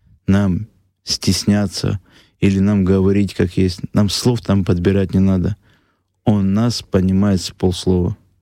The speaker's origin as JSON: {"language": "Russian", "region": "Abkhazia", "country": "Georgia", "lives_now": "Russia", "said": "пусть люди не думают, что я оторвался от Абхазии. Потому что я еще раз повторю, тело мое Россия, душа моя Абхазия."}